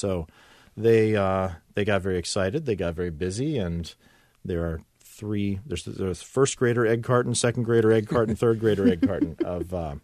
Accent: Virginia, United States; Well, when I grew up in the Virginia suburbs of D.C., and so when I would go into the city with my parents

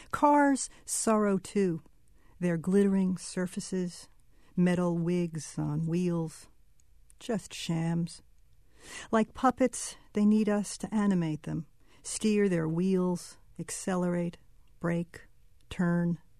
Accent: New Jersey, United States; Well, growing up in New Jersey in the mid-50s, early 60s, I was surrounded by cars. We lived in a tiny little enclave industrial suburb just outside of Newark

